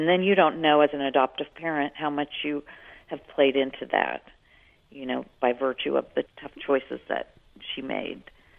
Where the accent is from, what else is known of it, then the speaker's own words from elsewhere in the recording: Ohio, United States; But I came from Ohio, and I came from a place where there are vast amounts of periods where you do not see the sun.